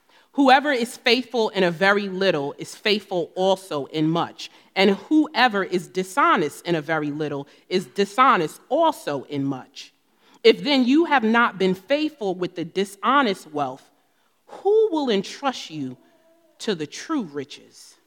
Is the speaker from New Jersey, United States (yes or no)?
yes; New Jersey, United States; accent: New Jersey; So many of you know I am from New Jersey. You'll hear it in my accent.